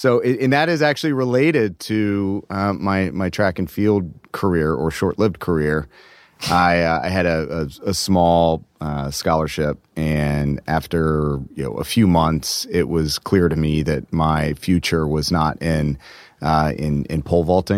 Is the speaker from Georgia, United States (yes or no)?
yes; Atlanta, Georgia, United States; So I grew up in Atlanta, mm-hmm. and my dad was in various roles in the financial services industry